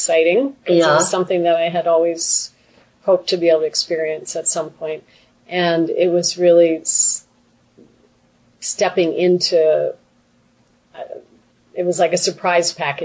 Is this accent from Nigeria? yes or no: no; United States; now in Canada; Well, I started living in Canada in the 1970s after growing up in the States.